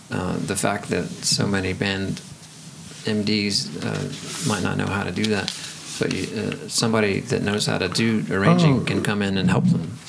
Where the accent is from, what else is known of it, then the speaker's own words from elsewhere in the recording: the South, United States; because I'm from the South, and we talk slow, we walk slow